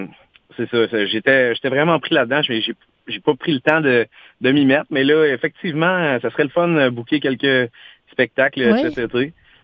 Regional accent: Saint-Zotique, Quebec, Canada; C'est dans mon patelin, Saint-Zotique, à l'ouest de Montréal.

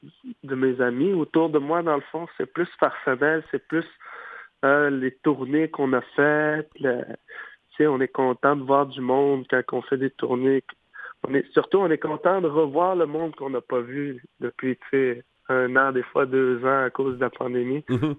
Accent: Uashat, Quebec, Canada; je viens de Ouachat. Je viens de la communauté de Ouachat, dans le fond

